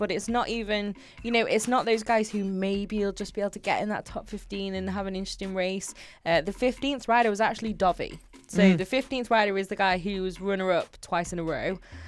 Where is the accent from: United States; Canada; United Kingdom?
United Kingdom; I am British, so I tend to just downplay it